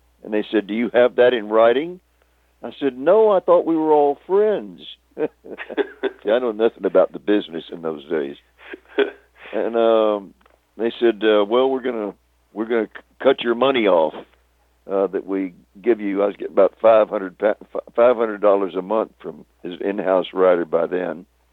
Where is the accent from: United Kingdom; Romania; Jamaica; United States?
United States; Texas; I said, I'm from Texas. I don't know this Shakespeare shit.